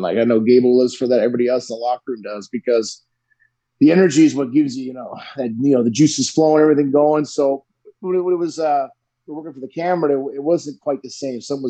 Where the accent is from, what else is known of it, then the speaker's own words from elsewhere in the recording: Wisconsin, United States; Now, that's not much cold for me because I'm from Wisconsin